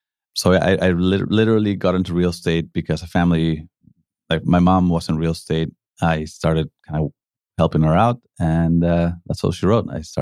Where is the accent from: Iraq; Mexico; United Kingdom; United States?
Mexico; I grew up in Mexico, came here to university, didn't really have a plan, to be honest.